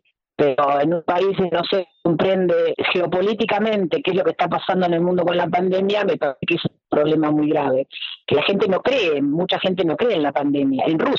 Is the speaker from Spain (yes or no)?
no; Argentina; Nosotros, como Argentina, fue el primer país que recibió la vacuna